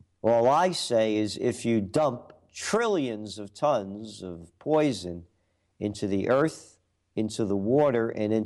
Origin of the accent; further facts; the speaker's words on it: Bronx, New York, United States; When I grew up in the Bronx, it was Olinville. That was our thing. And Woodbine, and Greenwood, when we moved to Yonkers.